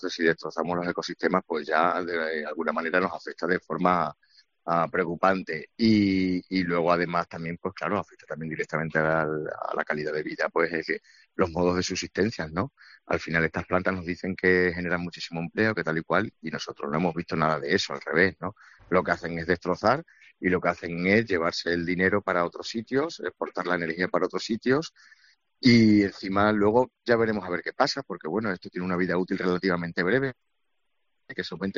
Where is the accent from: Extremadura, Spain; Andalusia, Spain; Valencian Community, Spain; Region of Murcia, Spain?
Extremadura, Spain; Cabeza del Buey; nosotros también somos del mundo rural, vivimos en un pueblo, somos de Cabeza del Buey, que es un pueblo que se encuentra en la provincia de Badajoz pegando a los Pedroches ya de Córdoba, es el último pueblo antes de entrar para Belarcaza.